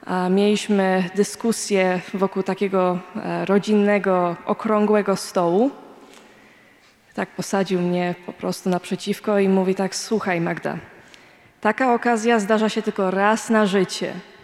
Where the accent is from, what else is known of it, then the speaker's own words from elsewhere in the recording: Canada; witam bardzo serdecznie. Jeśli ktoś nie wierzy, że jestem z Kanady, well, I hope my English will convince you otherwise.